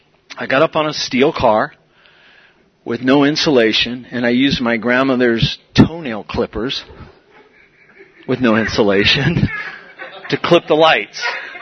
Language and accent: English; San Diego, California, United States; I was 15 years old, and I grew up here in San Diego. I grew up in Ocean Beach in the 70s.